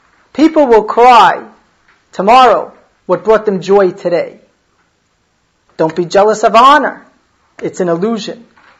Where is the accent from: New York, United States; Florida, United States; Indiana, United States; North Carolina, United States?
Indiana, United States; Muncie; I remember growing up in Muncie